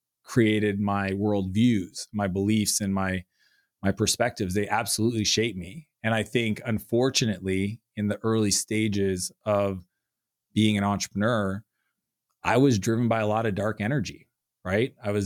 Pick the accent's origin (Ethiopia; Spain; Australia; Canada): Canada; now in San Francisco, United States; I'm from Canada. And I end up in San Francisco and I just fall in love with the city.